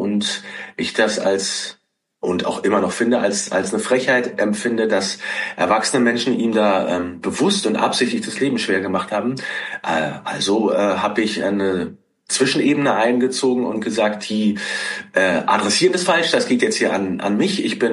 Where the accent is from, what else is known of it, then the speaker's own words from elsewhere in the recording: East Germany, Germany; Also ich bin in der DDR aufgewachsen und meine beiden Eltern mussten mit Repressalien des Staats zurechtkommen.